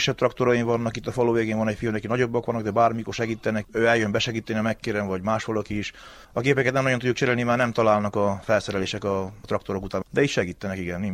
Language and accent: Hungarian; Istvánháza, Romania; Istvánházáról. Születtem 1982-ben Istvánházán.